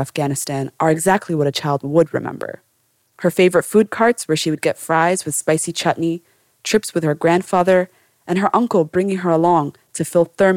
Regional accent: Midwest, United States; But growing up in the Midwest, particularly after September 11th, patriotism became a collective obsession.

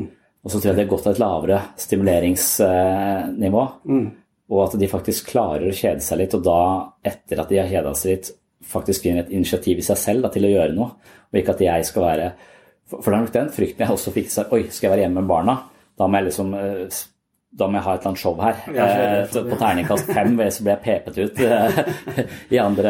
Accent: Tønsberg, Vestfold, Norway; jeg har vokst opp i Tønsberg, og der er det sånn 10 gode kamerater som jeg har vokst opp sammen med

